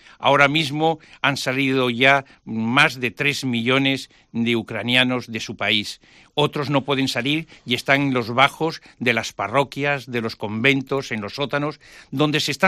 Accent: Spain; como somos los españoles, ¿no? Los españoles somos gente tirada para adelante, que ayudamos, intentamos ayudar los unos a los otros

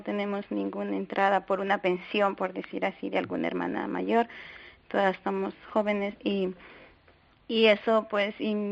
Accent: Peru; moved away as an adult; now in Spain; Nosotras somos extranjeras, hemos venido ya hace 12 años aquí a España, especialmente aquí a este convento, y somos del Perú.

